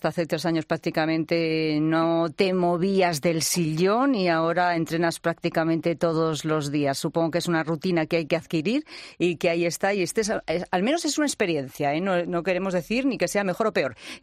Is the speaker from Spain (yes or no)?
yes; Spain; somos los españoles